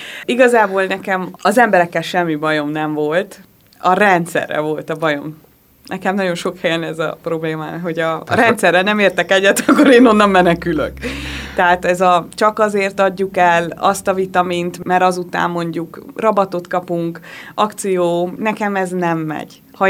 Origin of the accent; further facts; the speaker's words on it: Kőszeg, Vas, Hungary; annó Kőszegen, mert én onnan származom